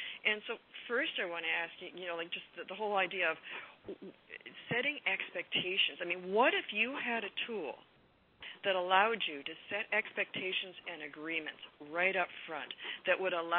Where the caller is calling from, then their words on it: Peterborough, Ontario, Canada; I'm calling in from Peterborough, Ontario